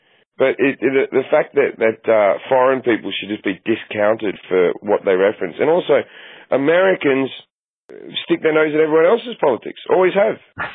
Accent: Australia; moved away as an adult; I haven't lived in Australia since I was 20 years old. I'm 39 now. It's been a long time

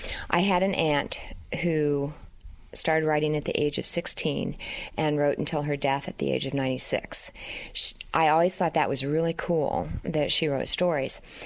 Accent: Stewart, Iowa, United States; I am from Stewart, Iowa. I am proud to say that I was born and raised in Iowa, and I've lived in Iowa all my life.

